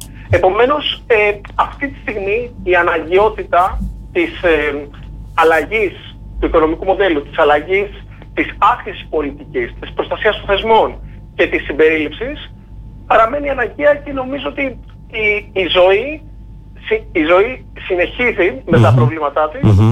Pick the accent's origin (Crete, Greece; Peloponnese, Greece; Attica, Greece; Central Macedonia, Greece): Crete, Greece; now in United States; την ιδιαίτερη πατρίδα μου, την Κρήτη, έτσι, το Λασίθι